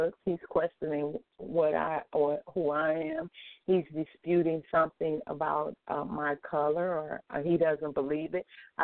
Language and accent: English; Louisiana, United States; And I'm from Louisiana as well